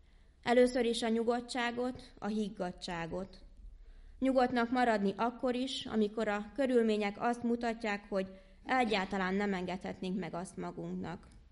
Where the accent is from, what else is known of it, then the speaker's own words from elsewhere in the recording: Hungary; Én vidéki vagyok, és vidéken is jártam gimnáziumba.